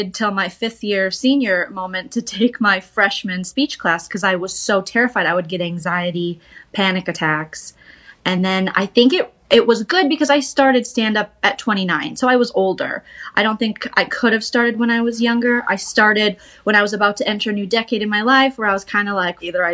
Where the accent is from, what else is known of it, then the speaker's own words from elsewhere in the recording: Minnesota, United States; I'd watched it growing up with my dad, like Louis Anderson, obviously as a Minnesotan, was my hero.